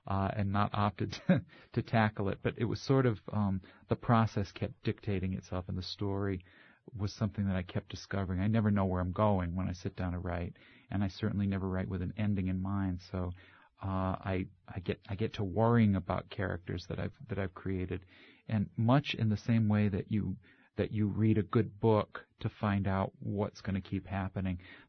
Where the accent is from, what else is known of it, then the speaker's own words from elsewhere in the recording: Norwich, Connecticut, United States; I grew up in Norwich, Connecticut, in the eastern side of Connecticut